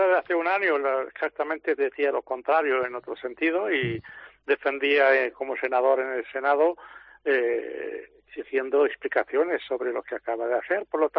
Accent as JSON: {"language": "Spanish", "country": "Western Sahara", "said": "Nosotros, como pueblo saharaui, tenemos algo claro."}